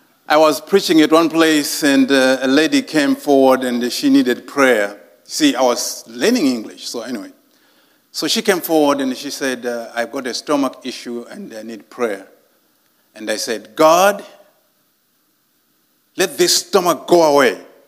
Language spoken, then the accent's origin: English; Zimbabwe; I come from Zimbabwe, a native of Zimbabwe.